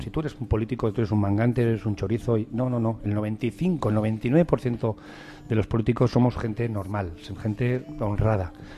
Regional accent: Navarre, Spain; porque me siento así, navarro y español

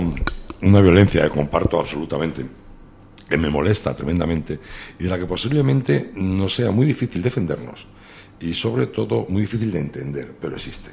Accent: Madrid, Community of Madrid, Spain; y soy de Madrid, he vivido muchísimo Madrid, me ha encantado la noche de Madrid.

